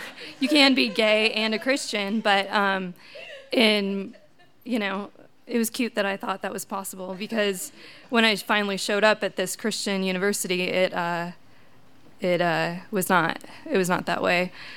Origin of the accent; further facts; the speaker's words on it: Wisconsin, United States; A little background, I'm from Wisconsin, typical Midwest family, nothing out of the ordinary.